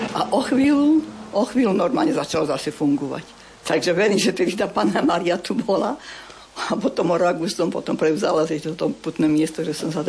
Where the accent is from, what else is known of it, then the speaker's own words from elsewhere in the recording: Rajčany, Nitra Region, Slovakia; že už som robila kostolničku u nás v Rajčanoch